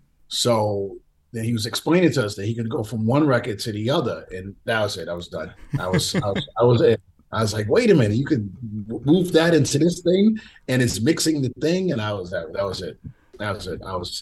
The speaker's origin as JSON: {"language": "English", "town": "Brooklyn", "region": "New York", "country": "United States", "tie": "born or raised there", "said": "I grew up in Coney Island, Brighton Beach, Brooklyn."}